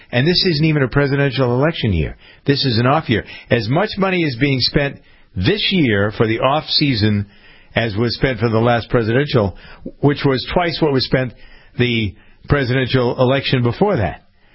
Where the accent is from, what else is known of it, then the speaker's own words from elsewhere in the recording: Framingham, Massachusetts, United States; chairman of the city council in my hometown of Framingham